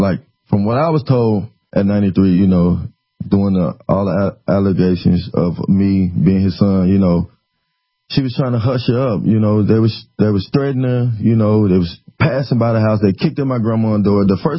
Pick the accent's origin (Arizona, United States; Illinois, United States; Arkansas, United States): Arkansas, United States; Little Rock; No, I was raised in Little Rock. I went to McClellan High School off God Springs in Little Rock.